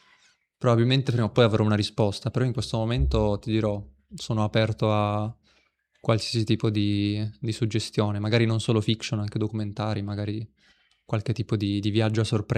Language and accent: Italian; Turin, Piedmont, Italy; born there; sarà che sono nato a Torino e quindi la famosa piccola Versailles